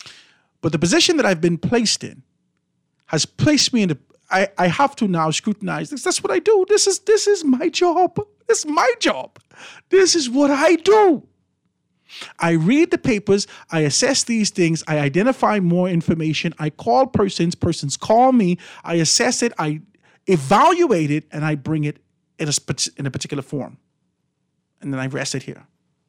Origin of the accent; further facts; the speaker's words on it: Grand Bahama, Bahamas; we come from Grand Bahama, the majority of people in Grand Bahama, it's Free National Movement.